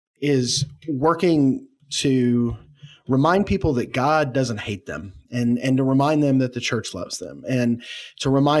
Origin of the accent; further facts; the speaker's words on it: Oklahoma City, Oklahoma, United States; I'm originally from the Oklahoma City area. I graduated from Putnam City High School.